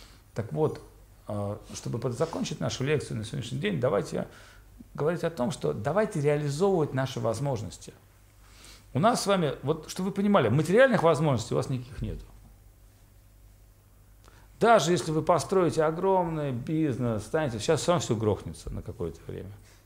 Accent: Saint Petersburg, Russia; то есть я сам из Питера.

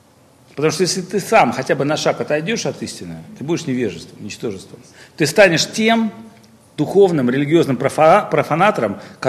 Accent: Russia; Он говорит, а откуда вы? Я говорю, из России.

